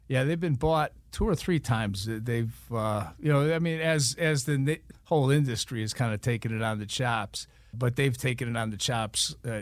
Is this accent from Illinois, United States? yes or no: yes; Chicago, Illinois, United States; I'm from Chicago, the south side of Chicago. It's a good place to grow up because you kind of learn the ropes pretty quickly.